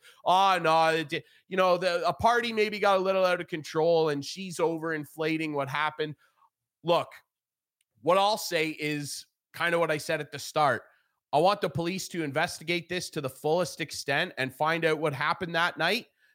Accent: Canada; I'm embarrassed as a Canadian

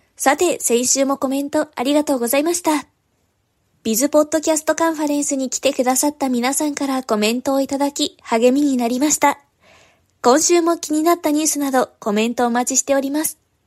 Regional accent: Aichi, Japan; 今日のエンディングは私の地元愛知県発祥のカフェを取り上げます。

